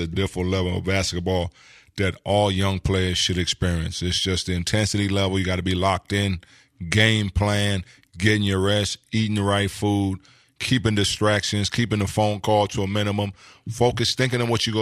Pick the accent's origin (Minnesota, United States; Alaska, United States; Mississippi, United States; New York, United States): New York, United States; New York City; winning the championship for the second time in my hometown against my hometown team, New York, and celebrating winning game five in the city.